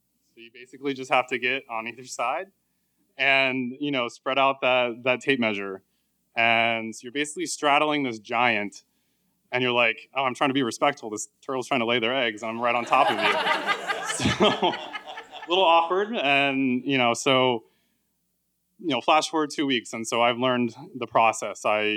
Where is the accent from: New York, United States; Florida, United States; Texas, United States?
Florida, United States; Jupiter; So it's the summer after my undergrad, and I'm back in my hometown of Jupiter, Florida.